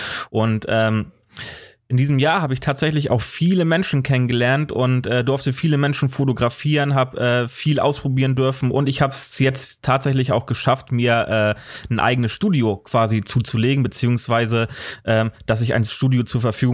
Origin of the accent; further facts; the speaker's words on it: Schleswig-Holstein, Germany; ich bin hier in Kiel aufgewachsen oder beziehungsweise ich bin in einem Dorf bei Kiel aufgewachsen und später dann natürlich nach Kiel gezogen und lebe seitdem auch in Kiel